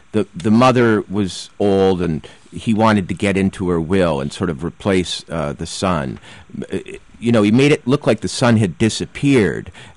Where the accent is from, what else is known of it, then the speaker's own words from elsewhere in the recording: Minnesota, United States; You know, I grew up in Minnesota.